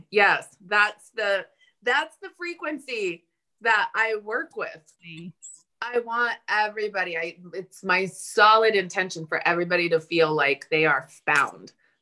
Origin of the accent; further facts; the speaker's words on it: Italy; I was raised in a Catholic country. I was raised in Italy. My family is Catholic. And then they became LDS, which is another religion that's very unpopular in Italy.